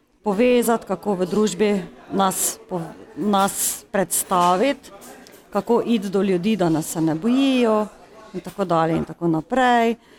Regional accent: Grušova, Drava, Slovenia; iz Grušove, iz Medobčinskega društva slepih in slabovidnih v Mariboru.

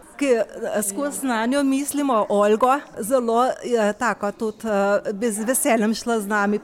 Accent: Žalna, Central Slovenia, Slovenia; doma v bližini Grosuplja iz Župnije Žalna.

